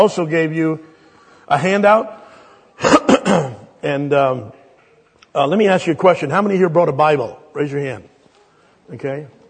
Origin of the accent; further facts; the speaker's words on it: New York City, New York, United States; I'm from New York City.